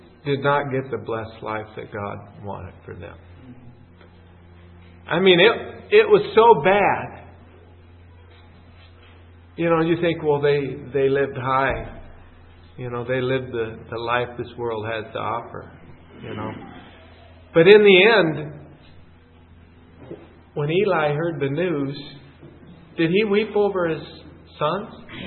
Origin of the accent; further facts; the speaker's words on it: Spokane, Washington, United States; When I was growing up in Spokane, Washington, we went to church every Sunday. We lived out in the country.